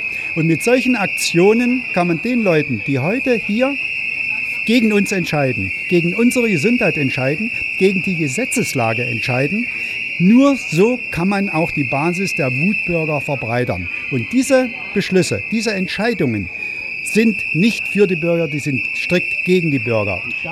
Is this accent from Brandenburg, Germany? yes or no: yes; Brandenburg, Germany; Ich komme in der Nähe von Berlin, ich von der Selbsthilfegruppe Eichwalde.